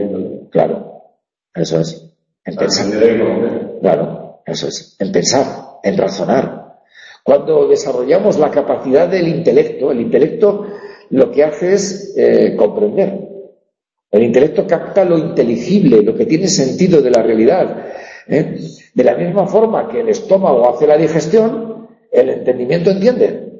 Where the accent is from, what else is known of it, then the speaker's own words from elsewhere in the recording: Navarre, Spain; caracoles del Valle de Belagua, en Navarra, ¿no? Los navarricos, ¿no? Es un tipo de caracoles propios de mi tierra, ¿no?